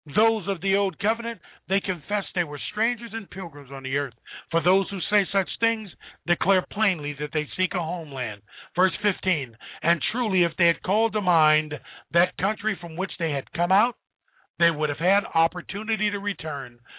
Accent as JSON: {"language": "English", "region": "Ohio", "country": "United States", "tie": "born there", "said": "meaning I was born in Ohio, America, and we want to make this a Christian nation"}